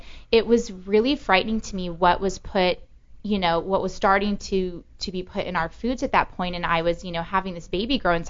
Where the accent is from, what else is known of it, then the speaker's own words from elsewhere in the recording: California, United States; I'm really not a transplant. Like, I am really from here. I grew up in the Valley. My husband grew up in the Valley. We went to high school here. I went to UCLA.